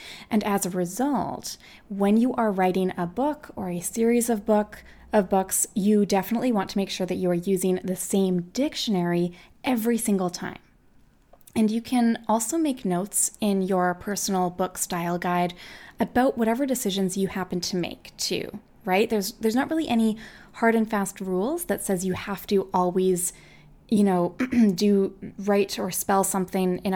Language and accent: English; Canada; I'm Canadian.